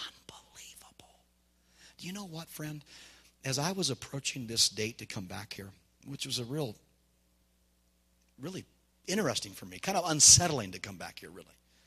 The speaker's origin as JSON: {"language": "English", "town": "Yakima", "region": "Washington", "country": "United States", "tie": "born or raised there", "said": "I was first fruits of Yakima. I was a son of the city. I'm a son of the city, man. I was born here. My grandpa was raised here, city council."}